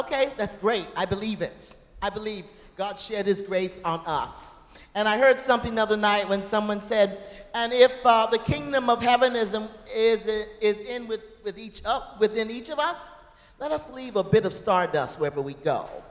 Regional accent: United States; As an American, we all should know four or five languages.

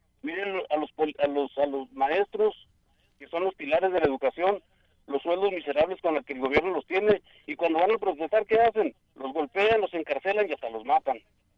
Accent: Ciudad Juárez, Chihuahua, Mexico; Yo me crié en Ciudad Juárez

